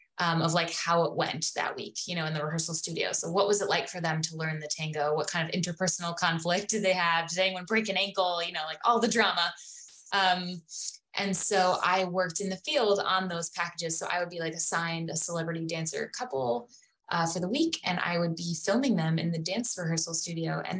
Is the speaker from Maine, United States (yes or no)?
no; Chicago, Illinois, United States; And I grew up in the Chicago area, and he was always producing a television show or making a documentary.